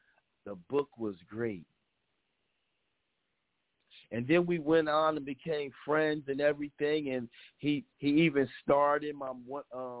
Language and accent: English; Paterson, New Jersey, United States; if anybody from New Jersey, I'm from Patterson, my show is based in Patterson.